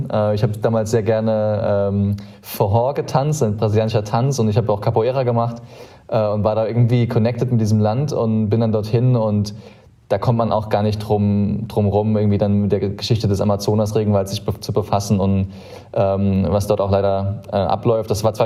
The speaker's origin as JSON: {"language": "German", "region": "Saarland", "country": "Germany", "tie": "born or raised there", "said": "ich bin sehr, sehr behütet im Saarland aufgewachsen, habe da sehr viel Natur erlebt und auch sehr viel unberührte Natur genießen können."}